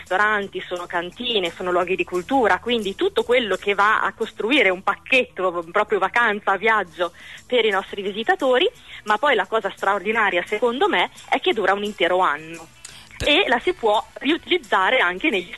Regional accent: Castel Goffredo, Lombardy, Italy; io sono di Castelgoffredo, quindi considerate solo da noi cosa c'è

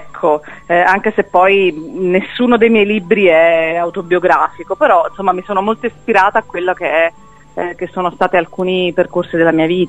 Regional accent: Naples, Campania, Italy; moved away; io sono napoletana

